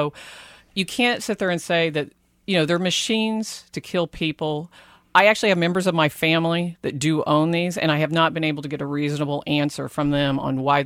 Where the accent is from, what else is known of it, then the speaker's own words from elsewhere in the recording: Parsons, Kansas, United States; First of all, I grew up in Southeast Kansas, in Parsons, Kansas. My dad hunted every single weekend.